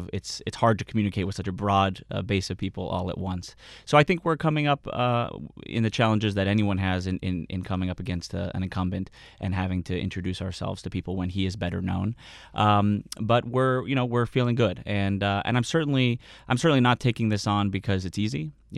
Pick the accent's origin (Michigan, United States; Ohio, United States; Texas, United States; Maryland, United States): Ohio, United States; And growing up in Ohio in a small town on our one block, we had the whole political spectrum on our block